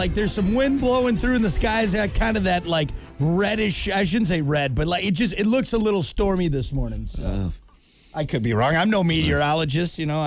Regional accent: Wisconsin, United States; I think there was one or two where I grew up in Wisconsin.

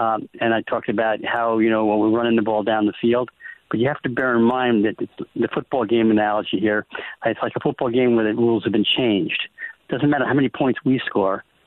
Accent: Washington, United States; States in my home state, Washington State, is a problem.

